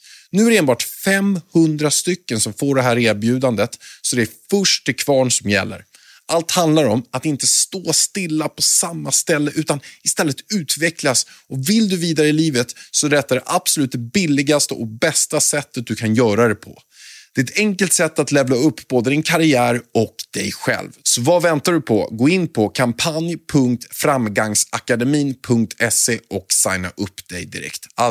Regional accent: Haninge, Stockholm County, Sweden; Jag kommer från Haninge själv

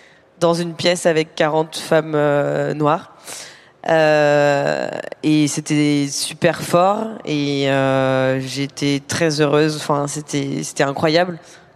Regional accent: Normandy, France; j'ai grandi en Normandie, il n'y avait pas beaucoup de personnes noires ou métisses qui portaient leur afro comme ça fièrement

